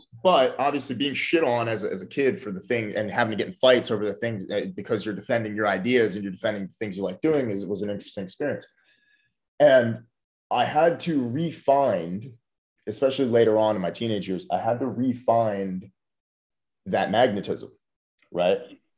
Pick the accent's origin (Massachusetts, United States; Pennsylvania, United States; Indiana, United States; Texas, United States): Pennsylvania, United States; Philadelphia; And I grew up in Philly where, you know, that was not a good recipe for making friends